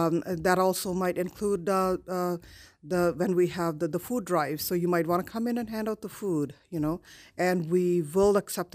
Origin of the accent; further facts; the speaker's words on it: Mississauga, Ontario, Canada; Actually, originally we are from Mississauga, Brampton, and the background is from Punjab, which is a state of India, one of the states of India.